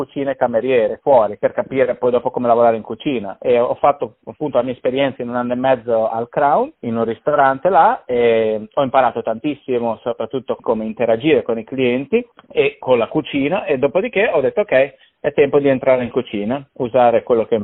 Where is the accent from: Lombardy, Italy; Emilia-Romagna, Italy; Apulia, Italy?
Emilia-Romagna, Italy; Bologna; moved away as an adult; è un ristorante tra l'altro famoso a Bologna, da dove vengo io